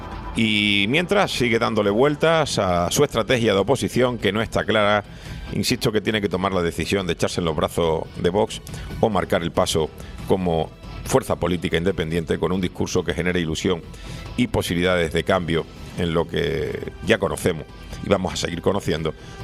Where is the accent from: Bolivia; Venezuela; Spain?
Spain; Al final, somos los españoles los que vamos a tener que pagar la deuda.